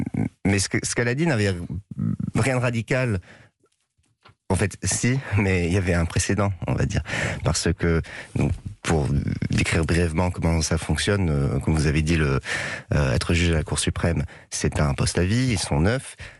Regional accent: New York, United States; Elle a habité à Washington, moi j'ai grandi à New York, donc on n'était pas voisins.

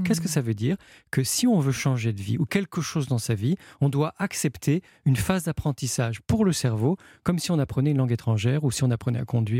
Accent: Nice, Provence-Alpes-Côte d'Azur, France; Moi aussi, j'ai grandi à Nice, j'habite à côté de Chartres, c'est pas le même climat

